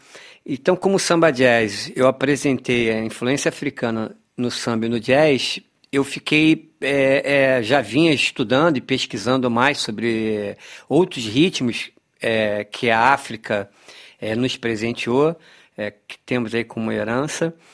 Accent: Rio de Janeiro, Brazil; sendo carioca, conhecendo minimamente o samba

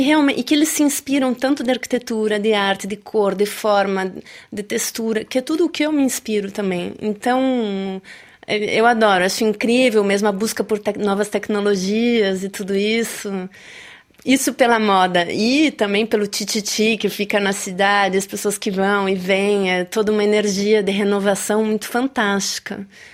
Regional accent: Brazil; Eu entendi fora do Brasil o quanto eu sou brasileira. E o quanto eu tenho orgulho e prazer de ser brasileira

